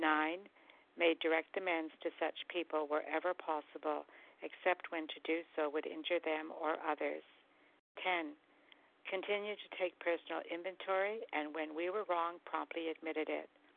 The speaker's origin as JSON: {"language": "English", "region": "Ontario", "country": "Canada", "said": "I'm from Ontario, Canada"}